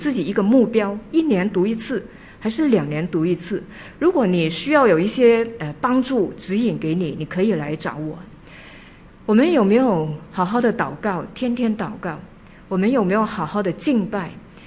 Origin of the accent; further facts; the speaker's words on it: China; 我们中国人也说哈，爱你会打你哈